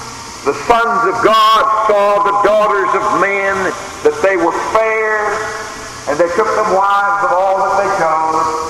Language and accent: English; Columbia, South Carolina, United States; Since I was from Columbia, naturally, I was interested.